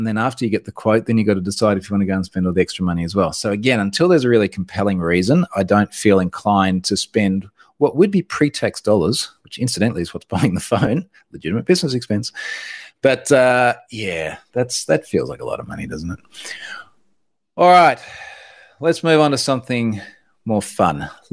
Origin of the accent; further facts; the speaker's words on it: Australia; as an Australian